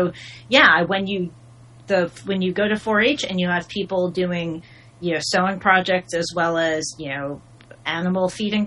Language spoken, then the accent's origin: English; New York, United States; I grew up in New York State and I was told, like, oh, you could go to the college